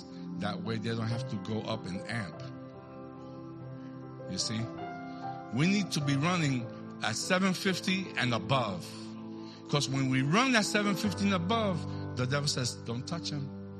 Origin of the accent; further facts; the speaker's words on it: New York, United States; I'm from New York. If you know New York people always carry cables, right, Louis?